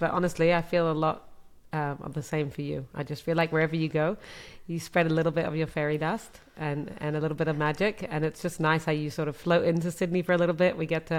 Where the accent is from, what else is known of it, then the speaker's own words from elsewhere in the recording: London, United Kingdom; So I grew up in London, England, as one of 12 children. I'm the 11th child.